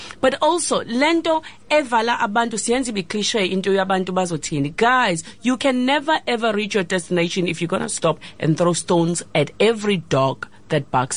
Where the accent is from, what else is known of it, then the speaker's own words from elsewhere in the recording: South Africa; But also, the good news is that we are South African.